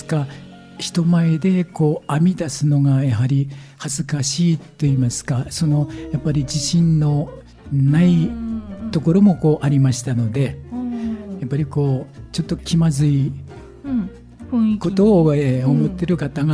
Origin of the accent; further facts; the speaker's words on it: Hachinohe, Aomori, Japan; はい、八戸の、下長の、小田町内になります。